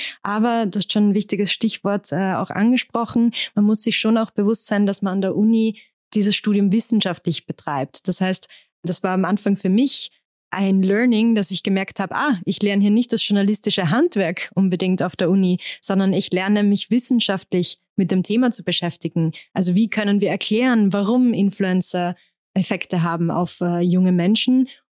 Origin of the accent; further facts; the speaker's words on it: Austria; Ich bin aus Österreich, ich habe an der Uni Wien studiert. Mein Mann lebt in Wien